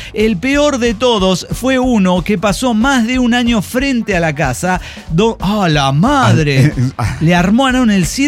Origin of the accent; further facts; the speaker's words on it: Maturín, Monagas, Venezuela; En mi adolescencia visitaron mi pueblo varios circos. Iban a Maturín todos los circos y nunca me gustó ninguno.